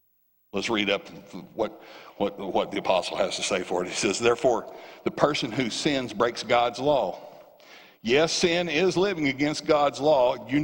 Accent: the South, United States; hey, man, I'm from the South, and I'm pretty slow.

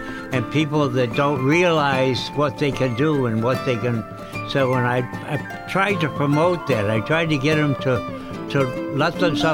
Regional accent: Utica, New York, United States; born there; I was born in Utica.

